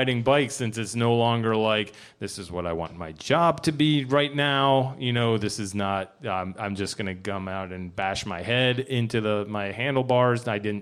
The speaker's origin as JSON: {"language": "English", "region": "Iowa", "country": "United States", "tie": "born or raised there", "said": "I grew up in Iowa."}